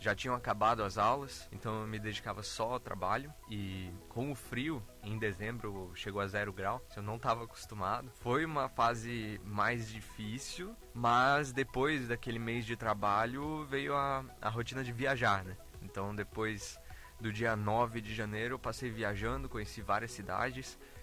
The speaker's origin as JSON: {"language": "Portuguese", "country": "Brazil", "said": "Quando eu menciono que sou do Brasil, o pessoal já abre os braços"}